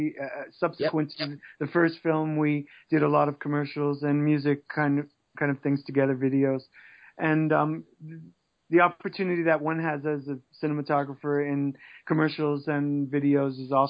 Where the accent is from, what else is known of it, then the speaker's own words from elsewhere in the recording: New York, United States; It's funny because I grew up in New York, and my father, we always went to movies as a child. I was born in 1952